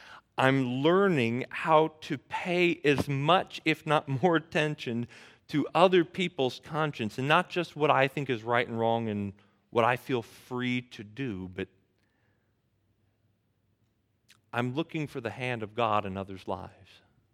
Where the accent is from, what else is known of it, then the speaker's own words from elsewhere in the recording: United States; I am not accustomed to living that way because I'm an American. I was brought up in a culture where we value deeply individual freedom and individual freedom of expression.